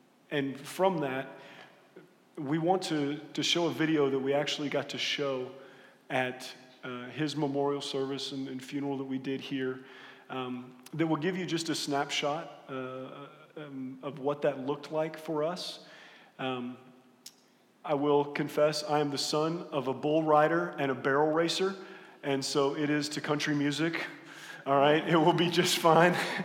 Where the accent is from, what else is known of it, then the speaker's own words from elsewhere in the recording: Florida, United States; Having grown up in Central Florida, one of the great ways we've kind of described this is, you know, I grew up in Central Florida.